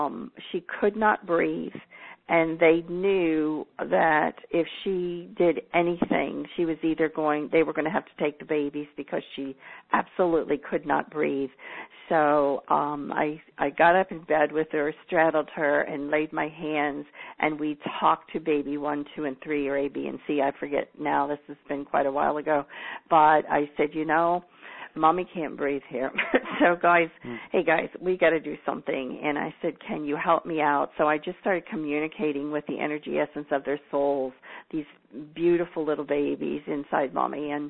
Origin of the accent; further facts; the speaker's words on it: Midwest, United States; And I'm from the Midwest, and I'm a city girl.